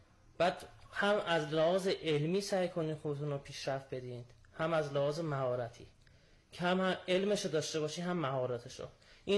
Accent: North, Iran; بعد ما شمالی هستیم مثلاً شمالی هم اکثرا تو کار آرشگری

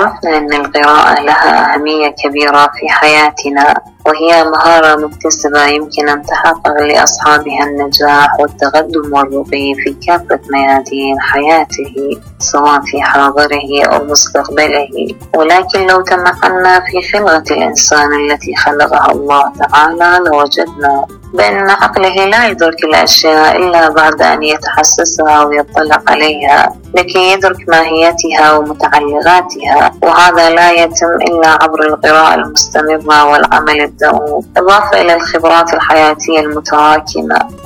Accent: Iraq; معكم أنا من العراق.

